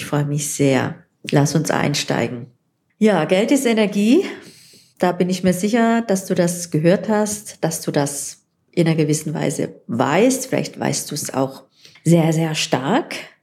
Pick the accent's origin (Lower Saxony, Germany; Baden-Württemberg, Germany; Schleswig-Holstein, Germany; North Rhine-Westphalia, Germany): Baden-Württemberg, Germany; Ich bin ja Schwabe